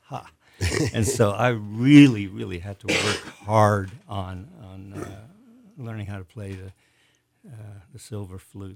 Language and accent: English; Netherlands; English is a second language; now in United States; I was born and raised in Holland